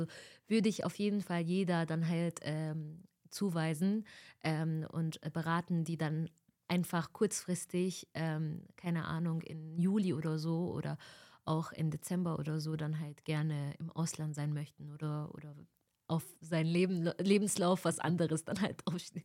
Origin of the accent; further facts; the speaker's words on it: Egypt; German is a second language; now in Germany; ich bin aus Ägypten, ich kann das nicht.